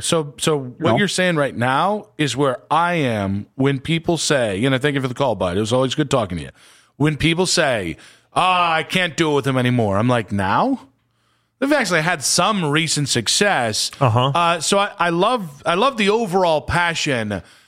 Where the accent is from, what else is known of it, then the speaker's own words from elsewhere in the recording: Wadsworth, Ohio, United States; I will also say, I grew up in Wadsworth. I went to high school at Woodridge. I'm Ohio through and through, baby.